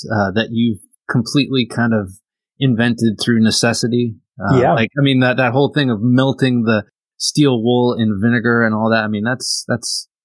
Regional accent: Ohio, United States; I'm from Ohio

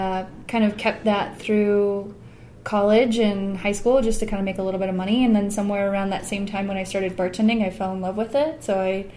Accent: Arizona, United States; moved away as an adult; now in Colorado, United States; Originally, I'm from Arizona. I moved to Colorado a couple of years ago.

